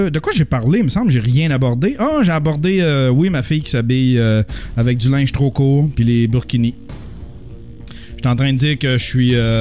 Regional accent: France; Je suis français et je n'ai jamais traversé l'Atlantique.

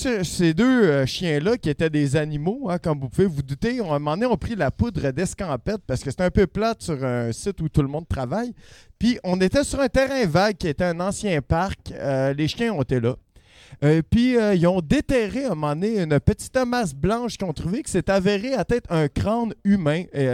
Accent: Montreal, Quebec, Canada; je viens de Montréal

